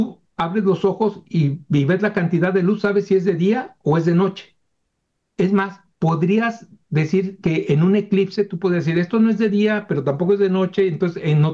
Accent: Mexico; como mexicanos

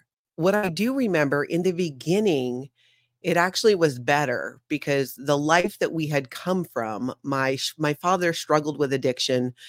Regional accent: Hawaii, United States; I was born and raised in Hawaii.

